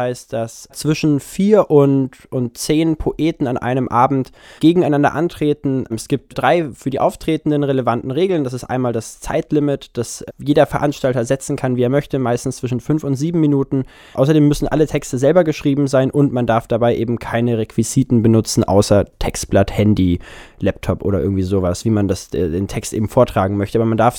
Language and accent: German; Erlangen, Bavaria, Germany; now in Nuremberg, Germany; ich bin 21 Jahre alt, ich wohne in Nürnberg, ich komme aber ursprünglich aus Erlangen